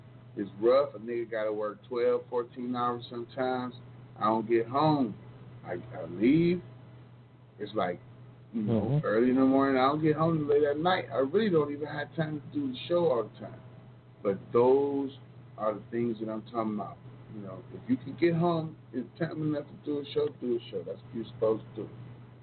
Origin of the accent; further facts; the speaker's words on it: Cleveland, Ohio, United States; but we do not use spaces in Hood Talk Radio, and we're from Cleveland.